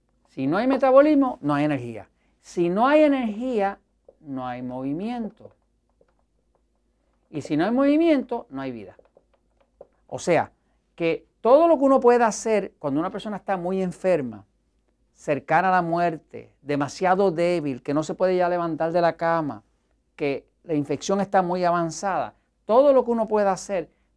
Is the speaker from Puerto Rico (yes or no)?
yes; Puerto Rico; en mi país, en Estados Unidos, en Puerto Rico